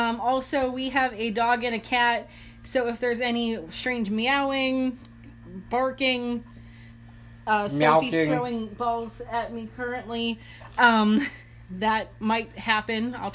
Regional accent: Pittsburgh, Pennsylvania, United States; moved away as an adult; now in Virginia Beach, United States; We are a married couple living in Virginia Beach. We don't sound like we're from Virginia because we're from Pittsburgh. We moved down here in June

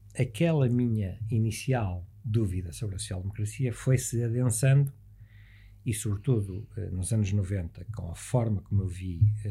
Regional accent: Porto, Norte, Portugal; mas lembra-te que eu vinha do Porto

